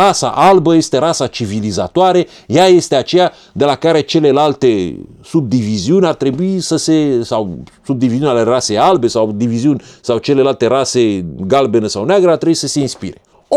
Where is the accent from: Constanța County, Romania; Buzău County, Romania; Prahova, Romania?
Buzău County, Romania; born there; E un oraș, în apropierea căruia m-am născut, la Râmnicu Sărat.